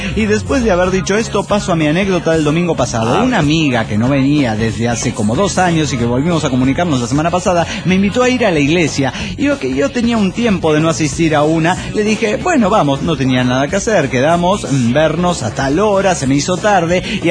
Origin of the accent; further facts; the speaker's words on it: Mexico; le dije que yo era de México